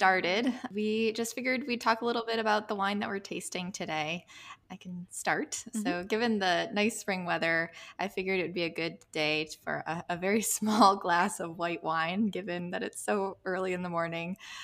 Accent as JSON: {"language": "English", "town": "Buffalo", "region": "New York", "country": "United States", "tie": "born or raised there", "said": "You were in Buffalo, New York for a bit, which is actually my hometown."}